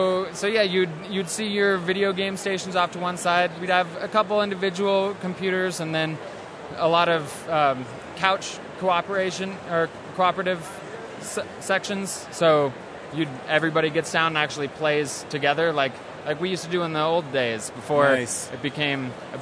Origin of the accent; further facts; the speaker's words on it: Wyoming, United States; this is actually my first Comic Con. We grew up in Wyoming.